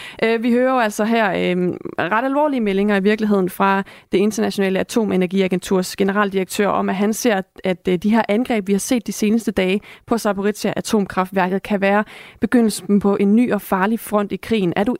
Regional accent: Esbjerg, Region of Southern Denmark, Denmark; Jeg vil sige, at jeg er jo fra Esbjerg.

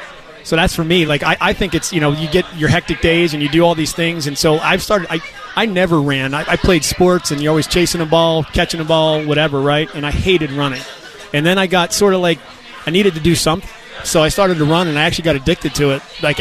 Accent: Pittsburgh, Pennsylvania, United States; I said, I'm from Pittsburgh, born and raised a Steeler fan.

